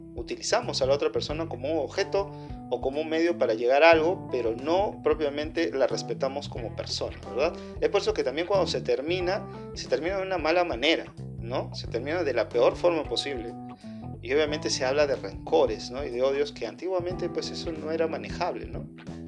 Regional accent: Lima, Peru; de Lima, Perú.

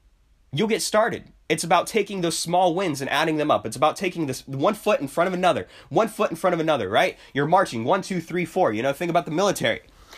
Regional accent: Florida, United States; I'm from Florida. I'm not used to that elevation.

